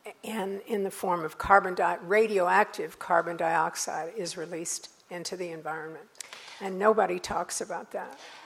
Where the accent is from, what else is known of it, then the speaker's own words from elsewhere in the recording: St. Louis, Missouri, United States; I'm from St. Louis.